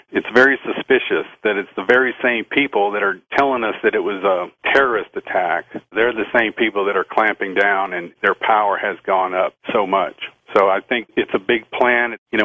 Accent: New Orleans, Louisiana, United States; I'm from New Orleans originally, and it was really frightening to hear about the Blackwater guys that were on the ground in New Orleans, you know, after Katrina.

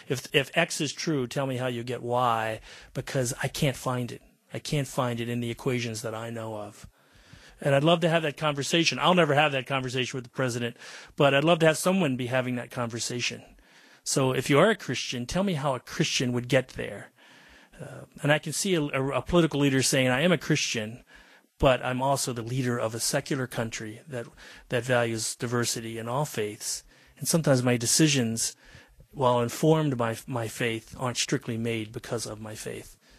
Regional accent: Virginia, United States; Well, I grew up in Virginia in the South, and that vehemence existed in my lifetime around the issues of civil rights.

